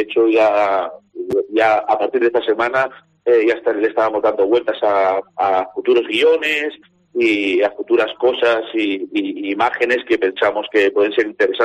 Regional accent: Levante, Spain; Porque somos de la zona de Levante y nos encanta el Mediterráneo

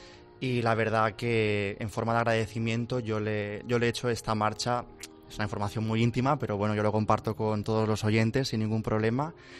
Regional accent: Mallorca, Balearic Islands, Spain; Efectivamente, soy el único mallorquín de aquí

